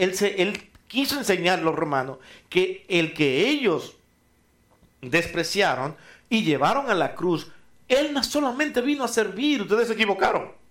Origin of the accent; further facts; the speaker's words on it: Dominican Republic; Y cuando llega otro dominicano aquí nuevo, dice, pero ¿cómo que se dice eso allá? Siendo nosotros dominicanos y no entendemos cómo hablan.